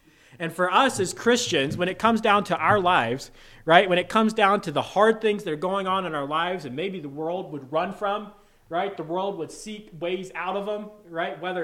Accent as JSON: {"language": "English", "region": "the South", "country": "United States", "tie": "born or raised there", "said": "I grew up in the South, right?"}